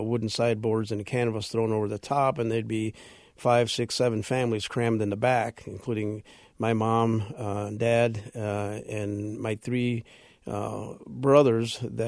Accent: Pharr, Texas, United States; born there; I was born in Farr, Texas, right next to, across the river from Reynosa.

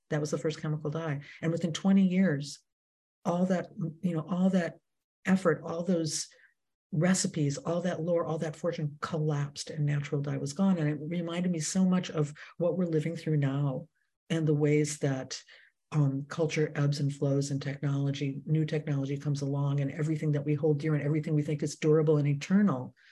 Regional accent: Minneapolis, Minnesota, United States; I'm Jewish. And when I was a little kid growing up in Minneapolis, we used to throw our sin

